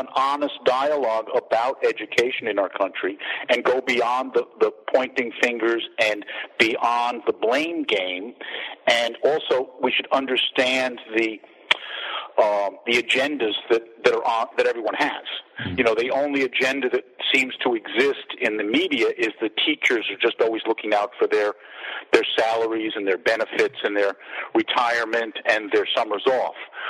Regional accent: Long Island, New York, United States; I'm from Long Island originally, and on Long Island there is a school district that has the most amazing results from any test they give the kids.

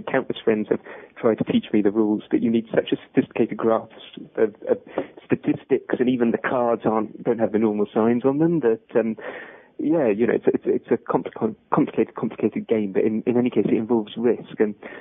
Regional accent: London, United Kingdom; I lived for a couple of years in Germany, which was a fantastic time. And I come from London.

